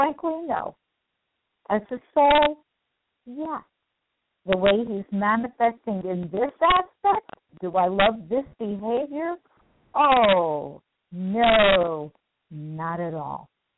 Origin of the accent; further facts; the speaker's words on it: New York, United States; I'm from New York, I still heard a whole lot of junk from people of various colors